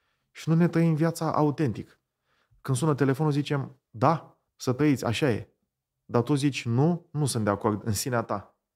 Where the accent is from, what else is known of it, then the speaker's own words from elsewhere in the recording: Medgidia, Constanța County, Romania; În Megidia, de unde sunt eu, nu ajunseseră.